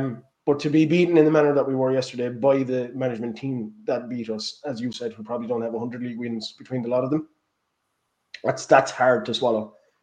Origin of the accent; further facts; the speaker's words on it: Ireland; I'm going to celebrate being an Irishman and in style